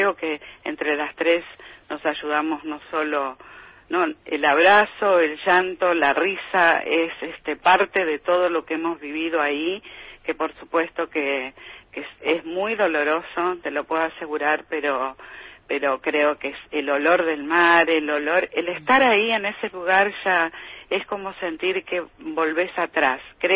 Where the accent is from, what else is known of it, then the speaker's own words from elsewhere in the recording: Argentina; somos argentinos y nacimos acá